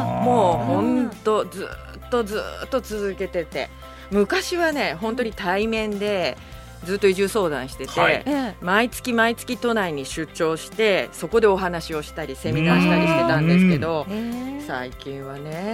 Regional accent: Kofu, Yamanashi, Japan; 私は甲府で生まれ育って、ね、甲府ずっと生きてきますんで

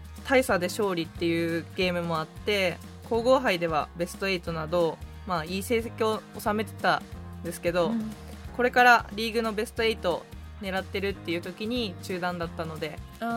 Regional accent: Yokohama, Kanagawa, Japan; also born or lived in Kobe / Osaka; now in Yamanashi, Japan; 神戸、 で生まれて横浜で育って、

